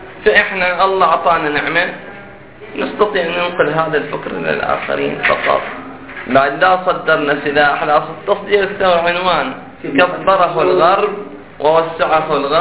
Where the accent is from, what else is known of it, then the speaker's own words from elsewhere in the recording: Qatif, Eastern Province, Saudi Arabia; حتى إحنا عندنا في القطيف ثلاث ليالي مظاهرات